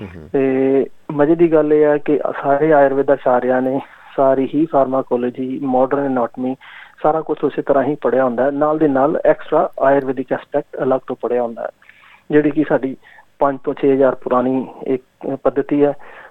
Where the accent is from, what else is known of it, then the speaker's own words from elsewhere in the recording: Amritsar, Punjab, India; born there; ਮੈਂ ਅੰਮ੍ਰਿਤਸਰ ਦਾ ਬੋਰਨ ਹਾਂ